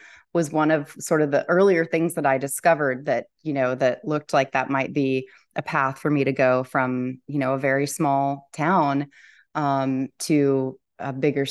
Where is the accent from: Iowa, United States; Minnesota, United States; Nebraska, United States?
Nebraska, United States; Oconto; I grew up in Oconto, Nebraska, a town of 160.